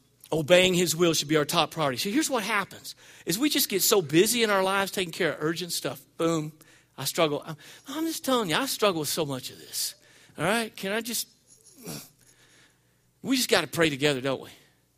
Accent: Arkansas, United States; I mean, yeah, we're from Arkansas and everything, but still.

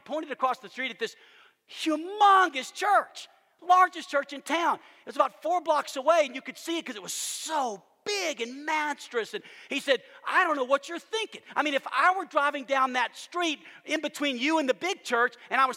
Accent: New Orleans, Louisiana, United States; I mean, listen, we grew up in New Orleans, Louisiana.

